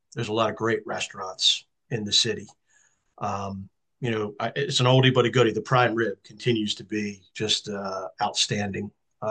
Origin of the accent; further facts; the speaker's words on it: Catonsville, Maryland, United States; always had a lot of pride being from Catonsville. I put that, on when I was at Hopkins on the roster. My hometown was Catonsville, Maryland.